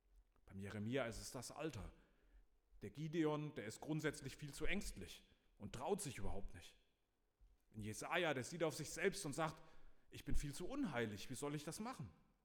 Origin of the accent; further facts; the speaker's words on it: Eding, Germany; in Eding, wo ich herkomme